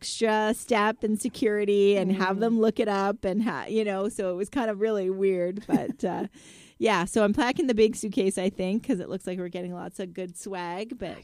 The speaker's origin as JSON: {"language": "English", "country": "Canada", "said": "because being Canadian, we can't bring plants back."}